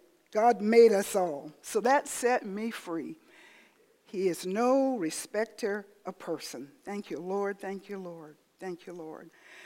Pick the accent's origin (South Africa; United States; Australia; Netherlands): United States; South Carolina; I was raised in the South, about 60 miles from the coast off of South Carolina.